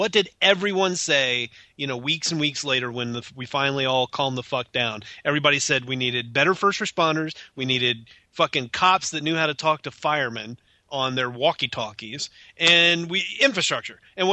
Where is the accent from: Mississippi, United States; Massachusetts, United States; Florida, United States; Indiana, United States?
Mississippi, United States; You know, I'm from Mississippi, but, you know, fuck Texas.